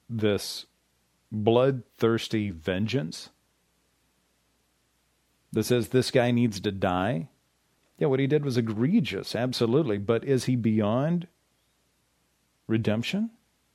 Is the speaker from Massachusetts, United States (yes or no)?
no; Kentucky, United States; I need to research it because I've heard this forever growing up in Kentucky.